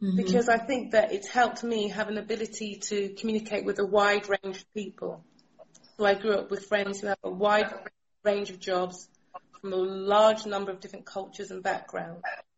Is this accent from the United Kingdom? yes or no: yes; London, United Kingdom; born there; Well, I'm a Londoner by birth. So my parents are Sierra Leonean expats, as I like to call them, and they came here many moons ago, and I was created a twinkle in their eye in the late 79